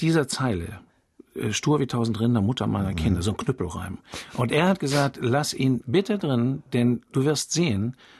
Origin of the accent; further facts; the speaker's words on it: Northern Germany, Germany; Ist ja oben bei uns in Norddeutschland viel leichter möglich als hier, gibt nicht so viele Berge